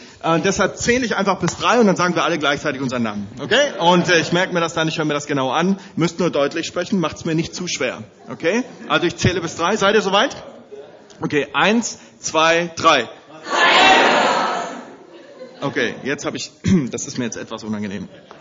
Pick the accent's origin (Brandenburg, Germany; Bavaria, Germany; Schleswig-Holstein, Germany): Bavaria, Germany; für mich als Deutscher im Ausland groß geworden. Ich bin in Bayern groß geworden. Und von daher ist es so, Bayern hat mich sehr geprägt